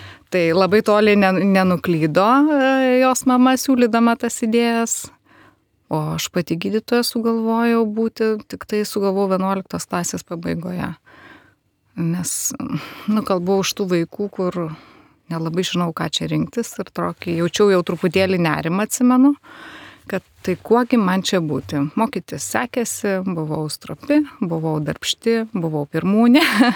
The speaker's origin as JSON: {"language": "Lithuanian", "town": "Kaunas", "region": "Kaunas County", "country": "Lithuania", "tie": "born or raised there", "said": "augau Kaune, mokiausi Kaune, gyvenimo jau tokio suaugusio, subrendusio gyvenimo pradžia irgi buvo Kaune, bet dabar gyvenu Kauno rajone."}